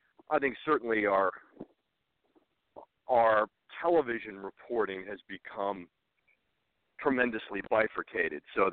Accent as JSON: {"language": "English", "region": "New Jersey", "country": "United States", "said": "I'm from New Jersey, but I started in Wyoming as a prison reporter."}